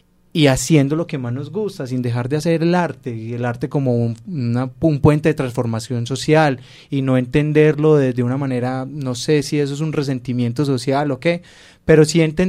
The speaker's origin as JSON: {"language": "Spanish", "country": "Colombia", "said": "es un deber como grupo y como músicos colombianos aportarle a esa visión de país que tenemos"}